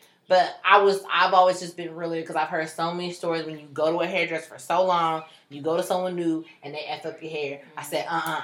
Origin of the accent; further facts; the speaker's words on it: Richmond, Virginia, United States; And y'all remember I grew up in Richmond. This is majority white folks